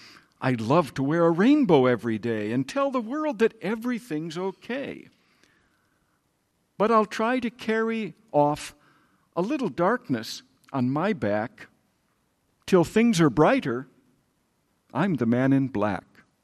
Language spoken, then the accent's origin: English; United States; I'm from the United States, and they have mass shootings, and when I was a little boy, they didn't have them.